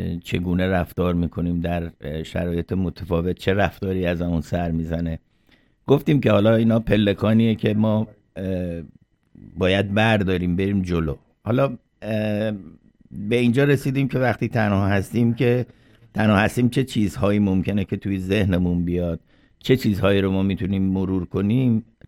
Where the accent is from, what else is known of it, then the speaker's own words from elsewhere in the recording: Iran; moved away; به هر حال ما که از ایران اومدیم